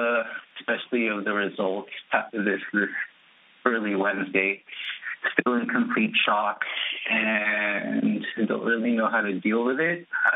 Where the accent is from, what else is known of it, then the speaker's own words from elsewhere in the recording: California, United States; now in New York, United States; I've always grown up in the coast. I grew up in California, and then now I live in New York.